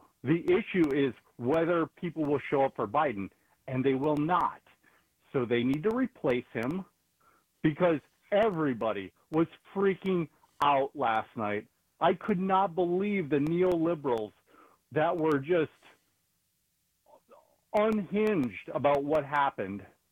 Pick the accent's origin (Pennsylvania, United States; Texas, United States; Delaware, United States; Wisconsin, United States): Wisconsin, United States; Wausau; now in Indiana, United States; I grew up in Wausau. Like, I grew up, you know, in the heart of Wisconsin. I live in Indiana.